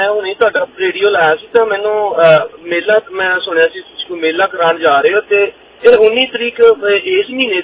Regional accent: Punjab, India; ਅਸੀਂ ਵੀ ਪੰਜਾਬ ਦੇ ਹੋਰ ਪੰਜਾਬੀ ਨੂੰ ਪਿਆਰ ਕਰਨ ਵਾਲੇ ਬੰਦੇ ਆ ਜੀ

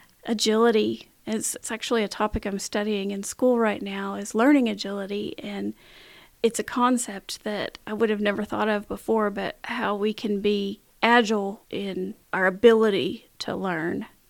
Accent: Cabot, Arkansas, United States; growing up in Cabot, at that time, it was still small town. Mm-hmm. And I love that small town feel.

